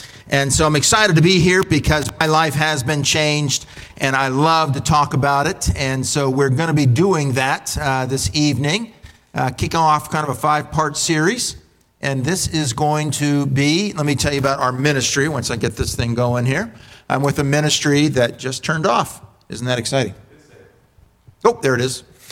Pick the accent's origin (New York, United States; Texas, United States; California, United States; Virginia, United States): Virginia, United States; Richmond; They live, I'm from Richmond, Virginia.